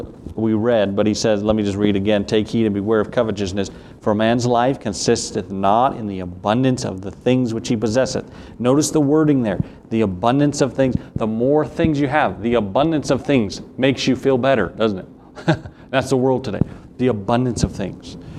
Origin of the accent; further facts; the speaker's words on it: the South, United States; accent: Southern; Well, no, we learned that in fourth grade, right? No, you think about here that we ought to have proper fear, simple trust in him, trusting him